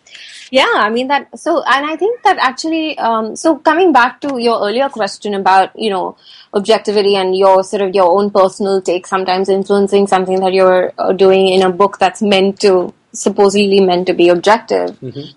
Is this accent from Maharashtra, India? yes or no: yes; Mumbai, Maharashtra, India; I had a scrapbook as a teenager growing up in Mumbai